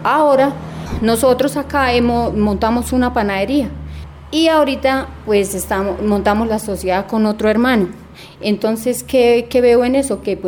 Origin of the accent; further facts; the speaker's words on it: Aratoca, Santander, Colombia; soy de Aratoca.